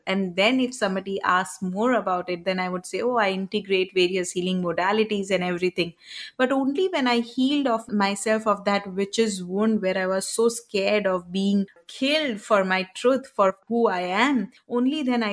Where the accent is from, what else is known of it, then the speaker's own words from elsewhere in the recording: India; English is a second language; moved away as an adult; Yes, for me, I had been born and brought up in India.